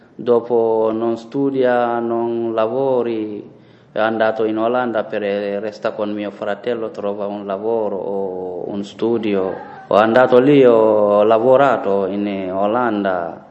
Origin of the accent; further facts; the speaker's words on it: Gambia; Italian is a second language; now in Italy; che io ho avuto in Gambia, ho lasciato il mio paese perché ho tanti problemi. E con la famiglia, con altre persone. Dopo ho scappato, ho venuto in Italia